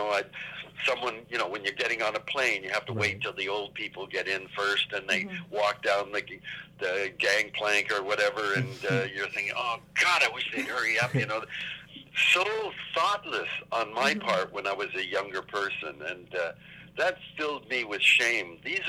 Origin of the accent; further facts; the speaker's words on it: Vancouver, British Columbia, Canada; I was born in Vancouver in 1936. And when I was growing up here as a kid